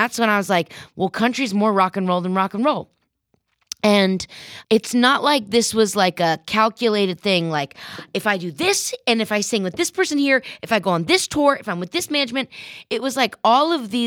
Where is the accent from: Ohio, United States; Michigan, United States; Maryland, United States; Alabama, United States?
Ohio, United States; also born or lived in New York City; You know, I grew up in Ohio and then in New York City.